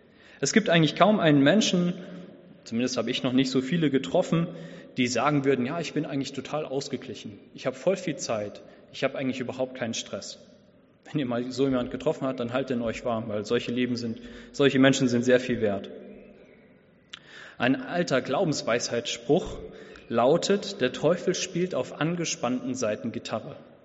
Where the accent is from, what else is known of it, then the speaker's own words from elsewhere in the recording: Bremerhaven, Bremen, Germany; Ich komme aus Bremerhaven.